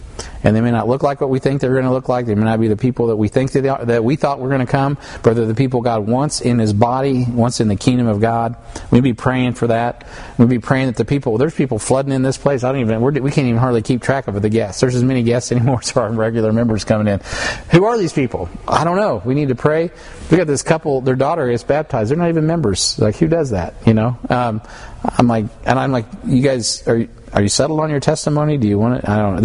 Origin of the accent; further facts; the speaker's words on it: Kansas City, Missouri, United States; of which we're all familiar with because we're from Kansas City, right?